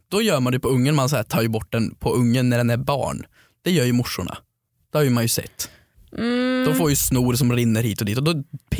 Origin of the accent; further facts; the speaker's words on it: Sunne, Värmland, Sweden; Alltså om jag går tillbaka till mina hemtrakter, till Sunne, eller du går till Grums och så Karlstad.